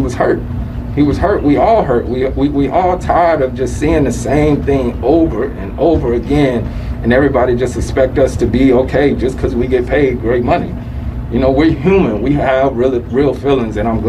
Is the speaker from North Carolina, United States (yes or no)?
yes; Winston-Salem, North Carolina, United States; was in my hometown of Winston-Salem for a while.